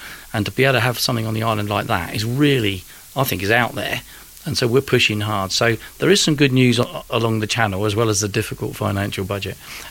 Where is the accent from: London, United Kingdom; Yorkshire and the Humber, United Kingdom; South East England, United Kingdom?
South East England, United Kingdom; Brading; so when I was young and I grew up, I was born in Brading on the island